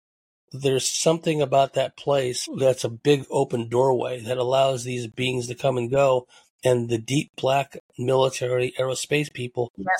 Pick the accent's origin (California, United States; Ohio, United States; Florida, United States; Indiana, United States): California, United States; San Jose; my upbringing and life growing up in San Jose